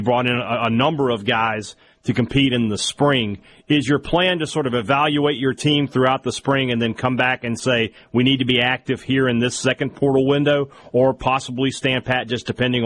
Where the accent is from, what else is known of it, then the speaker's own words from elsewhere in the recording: Vicksburg, Mississippi, United States; If you want to find out more information about this and all the other great stuff happening in my hometown, go to visitvicksburg.com.